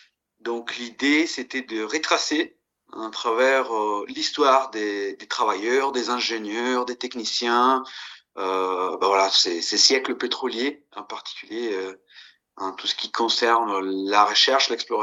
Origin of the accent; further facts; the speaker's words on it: Veneto, Italy; French is a second language; mon bac que j'ai passé à Venise parce que je suis italien d'origine et je suis grandi dans la terre ferme vénitienne.